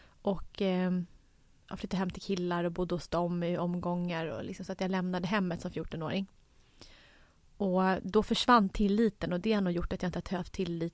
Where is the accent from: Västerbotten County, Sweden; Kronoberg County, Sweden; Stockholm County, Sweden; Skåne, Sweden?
Stockholm County, Sweden; Jakobsberg; Jag växte upp i Jakobsberg utanför Stockholm, en förort. Där bodde jag tills jag var 12. Och sen flyttade jag in till stan med min pappa i Vasastan.